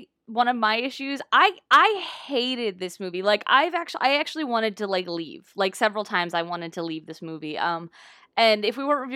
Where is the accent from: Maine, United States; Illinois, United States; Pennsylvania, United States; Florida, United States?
Pennsylvania, United States; Johnstown; I grew up in Johnstown, and for those of you that don't want the history lesson, it's basically only known for flooding.